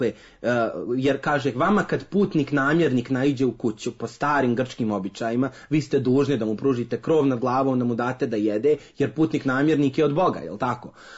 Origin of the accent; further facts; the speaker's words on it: Serbia; pogotovo kada dolazimo mi iz Srbije